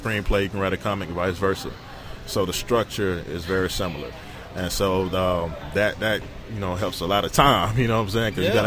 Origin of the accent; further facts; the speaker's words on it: Birmingham, Alabama, United States; I'm from Birmingham, Alabama.